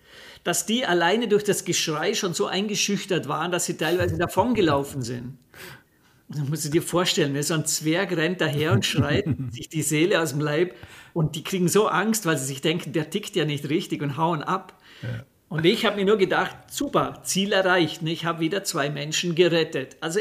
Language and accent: German; Austria; Bei uns in Österreich ist ja so, wenn du eine Lehre machen willst, brauchst du das 9. Schuljahr